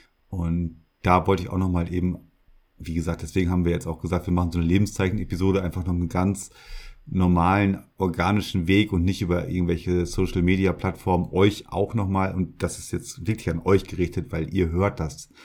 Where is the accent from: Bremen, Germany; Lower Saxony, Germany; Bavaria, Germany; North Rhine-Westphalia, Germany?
Lower Saxony, Germany; Also ich komme ja aus der Region Emsland in Niedersachsen, Norddeutschland, Deutschland halt.